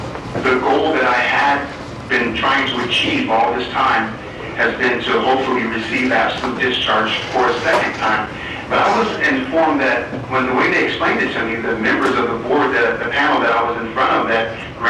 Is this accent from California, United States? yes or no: yes; California, United States; we're from California